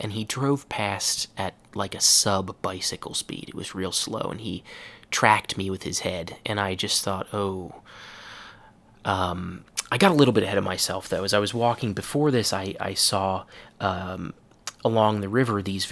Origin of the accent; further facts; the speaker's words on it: Cincinnati, Ohio, United States; And I told him, you know, I'm from Cincinnati, Ohio.